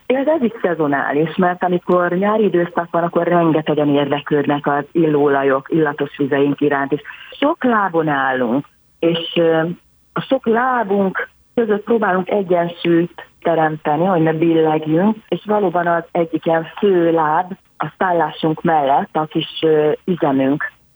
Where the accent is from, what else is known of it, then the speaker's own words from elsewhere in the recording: Budapest, Hungary; Először is tőzsgyökeres budapestiek vagyunk.